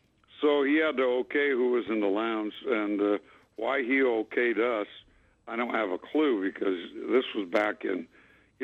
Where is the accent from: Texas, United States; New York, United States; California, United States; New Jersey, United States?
California, United States; We were raised in Orange County, California